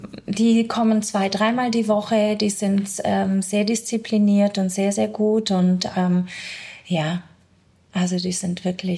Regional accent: Belgium; first language French; German is a second language; ich komme tatsächlich aus einer belgischen Familie. Bei mir ist es ein bisschen komplizierter. Also ich bin adoptiert worden, kam in eine belgische Familie rein und spreche tatsächlich, meine Muttersprache ist tatsächlich Französisch.

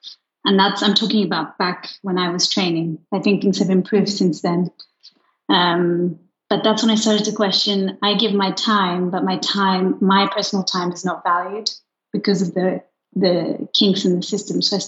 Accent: Luxembourg; English is a second language; because I grew up in Luxembourg, maybe it's better to go somewhere which is similar, which has the same base of life to Luxembourg.

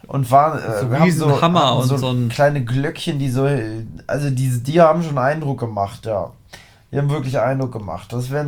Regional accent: Harz, Germany; Also ich bin ja aus dem Harz.

